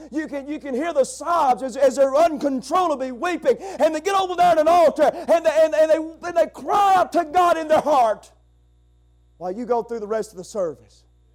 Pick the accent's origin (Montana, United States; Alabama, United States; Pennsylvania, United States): Alabama, United States; And as stupid as I am and as ignorant as I am from Alabama